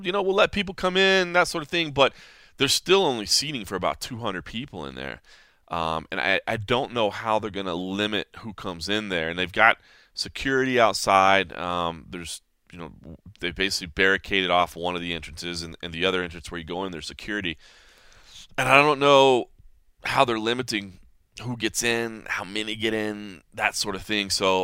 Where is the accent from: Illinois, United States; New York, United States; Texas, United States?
Texas, United States; Dallas; I love seeing MMA thriving in my hometown of Dallas